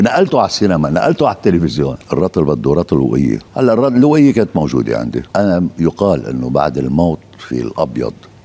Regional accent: Lebanon; أنا لبناني

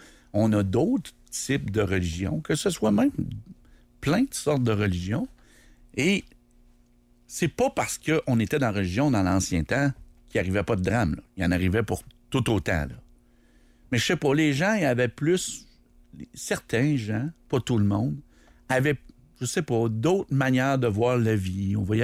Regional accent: Canada; Moi, je suis pas un Québécois péquiste, je suis un Canadien.

